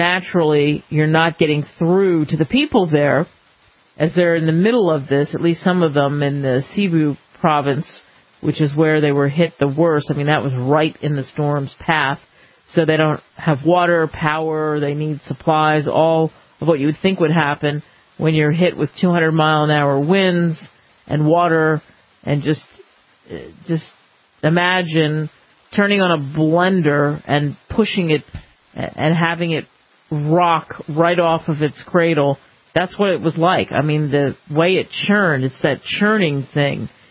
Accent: New York, United States; You know, growing up in the East Coast in New York, there are lots of nooks and crannies of really sweet, nice Filipino people

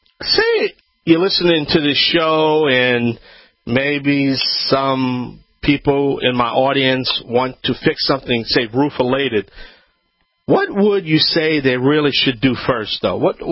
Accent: Louisiana, United States; for the Bayou Land, the originator.

